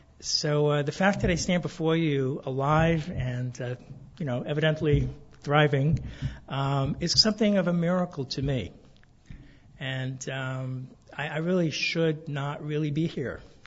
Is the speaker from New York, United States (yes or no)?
yes; New York City, New York, United States; I'm originally from New York City